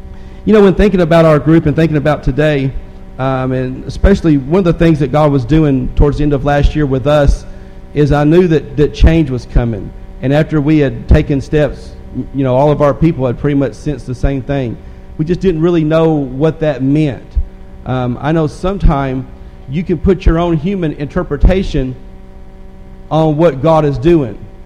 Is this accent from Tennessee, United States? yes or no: yes; Nashville, Tennessee, United States; accent: Southern; You'll know as I talk that I'm not from the north. I was born in Nashville, Tennessee at a very early age. I grew up in the south, so it's going to sound real southern.